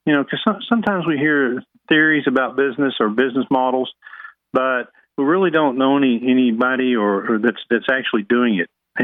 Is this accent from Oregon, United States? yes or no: no; Dallas, Texas, United States; I'm from Dallas and lived here my entire life